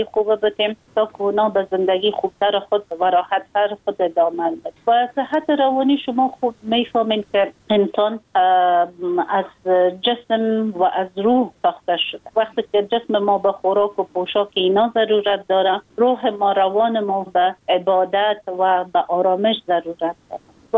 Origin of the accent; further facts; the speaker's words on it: Afghanistan; من یک خانم مسلمان هستم، از افغانستان هستم